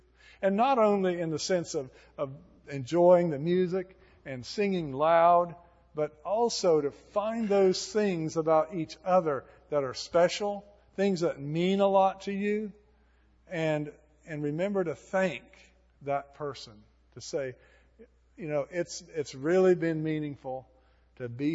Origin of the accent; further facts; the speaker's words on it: Silver City, New Mexico, United States; I came from Silver City, New Mexico, to go to Vanderbilt, sight unseen.